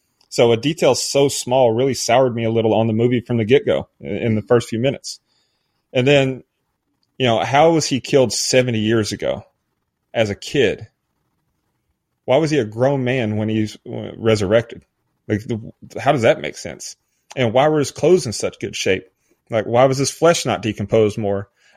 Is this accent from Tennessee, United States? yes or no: yes; Tennessee, United States; So I'm from East Tennessee. I've spent a lot of time in the woods.